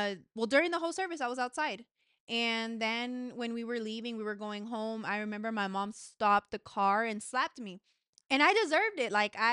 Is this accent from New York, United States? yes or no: no; Dallas, Texas, United States; I'm 23 years old, and I am born and raised in Dallas, Texas.